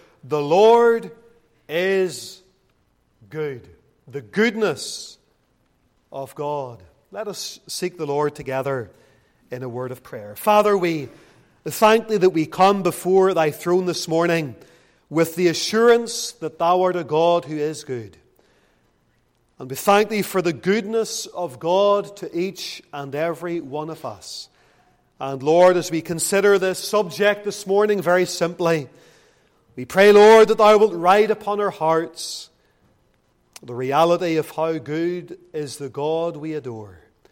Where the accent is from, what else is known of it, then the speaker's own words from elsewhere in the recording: Lisburn, Northern Ireland, United Kingdom; Most of you know that I grew up in Lisburn